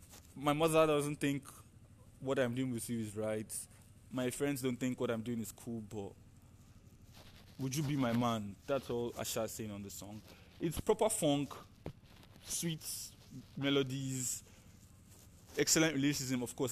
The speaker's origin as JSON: {"language": "English", "region": "Lagos", "country": "Nigeria", "tie": "born or raised there", "said": "Growing up in Lagos, I always listened to the radio"}